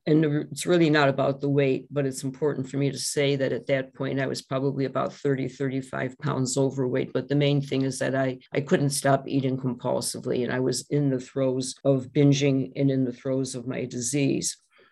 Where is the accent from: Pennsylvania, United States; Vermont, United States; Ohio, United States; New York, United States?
Ohio, United States; Cleveland; now in Michigan, United States; I live in Michigan now, I'm from Cleveland. I still identify as a Buckeye. I'm glad to be home in Ohio tonight.